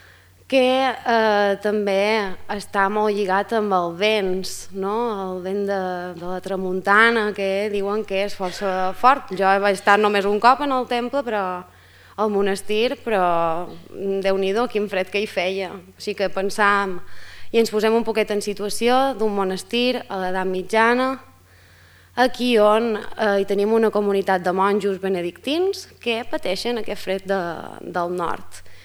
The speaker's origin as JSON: {"language": "Catalan", "region": "Balearic Islands", "country": "Spain", "accent": "Mallorcan", "said": "sóc de Mallorca i això explica el meu accent tan estrany. Intento centralitzar el màxim que puc"}